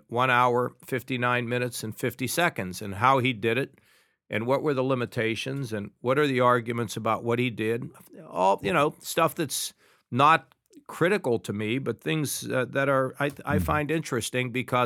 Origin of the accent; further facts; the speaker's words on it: United States; I think of myself as an American.